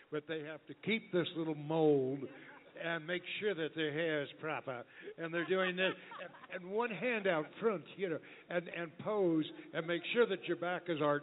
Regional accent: California, United States; also born or lived in Oklahoma; I was raised in Northern California, went to school at Oklahoma State

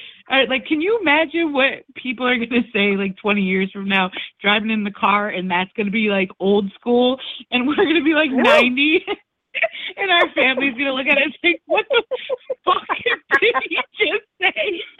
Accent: New Jersey, United States; now in Minneapolis, United States; I'm from Jersey, but I live in Minneapolis, so I'm used to music all over.

